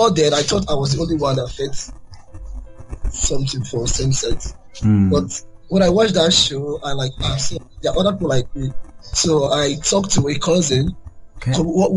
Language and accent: English; Nigeria; I grew up in Nigeria. I'm from a family of 8.